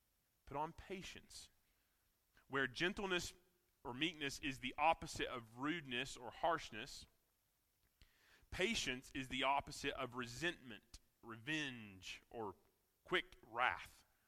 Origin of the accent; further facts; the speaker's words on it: the South, United States; accent: southern; I'm not going to say them for us and spare you my southern accent trying to pronounce a Greek word.